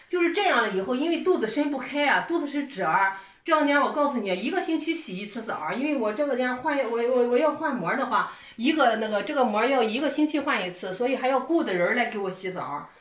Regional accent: Weifang, Shandong, China; 我是来自那个潍坊的， … 我今年是45周岁，我是75年的

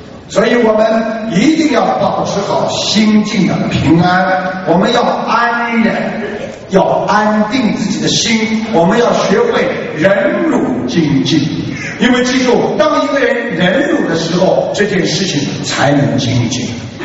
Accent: China; 这就是我们中国人的传统

